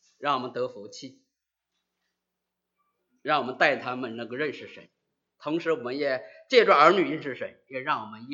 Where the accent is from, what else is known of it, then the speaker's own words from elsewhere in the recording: China; 在我们中国人的心中，就她姥姥长辈啊，做妈妈榜样哈